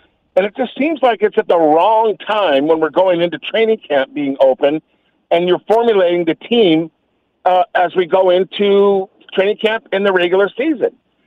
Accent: California, United States; The Raiders, I grew up in the Bay Area, like, you know, a lot of others

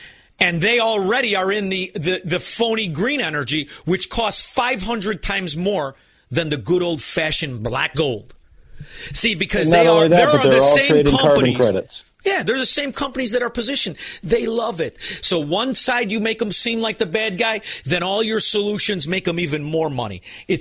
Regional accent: Melrose Park, Illinois, United States; Listen, I'm from Melrose Park. I'm not on the good side.

